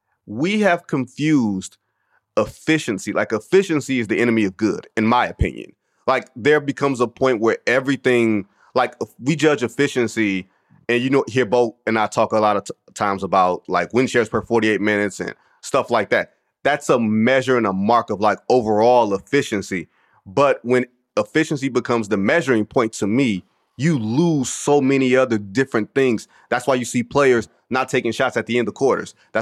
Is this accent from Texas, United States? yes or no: no; Detroit, Michigan, United States; Now, mind y'all, I grew up in Detroit